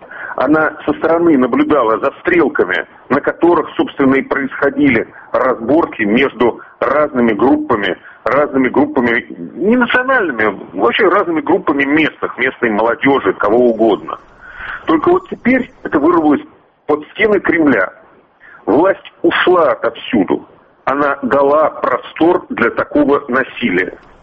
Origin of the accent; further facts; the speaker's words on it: Moscow, Russia; Потому что я, хотя и москвич, но далеко отсюда.